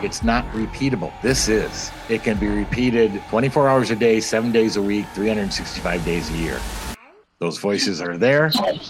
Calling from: Phoenix, Arizona, United States; Phoenix, Arizona.

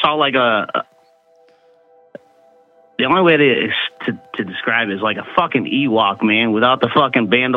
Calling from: Tampa, Florida, United States; from Tampa, Florida.

